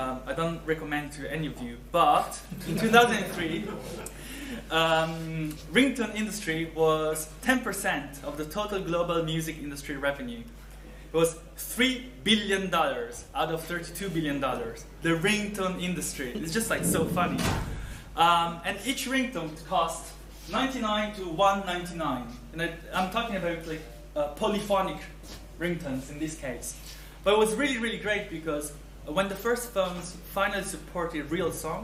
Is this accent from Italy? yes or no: yes; Italy; also born or lived in China; now in United Kingdom; I was born in China, grew up in Italy.